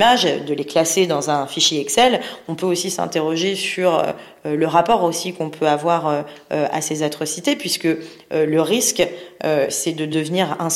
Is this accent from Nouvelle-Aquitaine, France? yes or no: no; Paris, Île-de-France, France; born there; Je suis née à Paris et je suis d'origine iranienne.